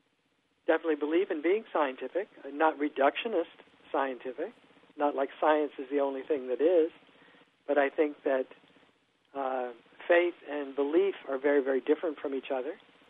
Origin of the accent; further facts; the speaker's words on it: New Jersey, United States; Oh, in suburban New York City on the New Jersey side.